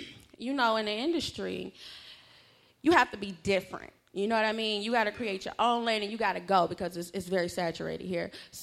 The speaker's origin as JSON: {"language": "English", "region": "Ohio", "country": "United States", "said": "I'm from Ohio."}